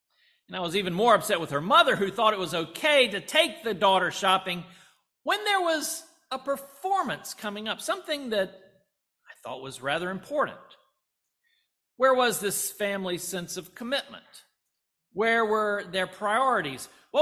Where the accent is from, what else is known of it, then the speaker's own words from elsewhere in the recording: Alabama, United States; or even the Athens of my home state, Alabama.